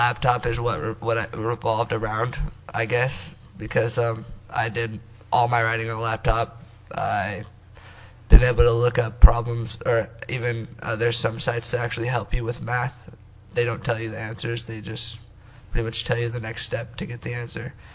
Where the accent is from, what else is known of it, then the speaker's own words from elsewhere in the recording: Las Vegas, Nevada, United States; I came from Las Vegas, Nevada. My family travels all over the world, or not really, all over the United States, pretty much.